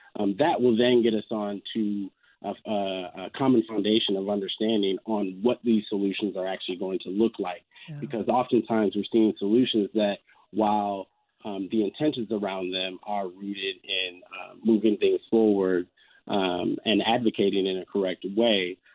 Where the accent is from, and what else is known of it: Minneapolis, Minnesota, United States